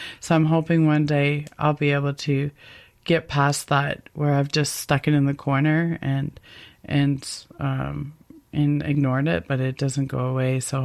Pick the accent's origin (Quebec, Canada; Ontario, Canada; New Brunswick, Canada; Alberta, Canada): Ontario, Canada; Toronto; moved away as an adult; being born and raised in Toronto and moving when I was 22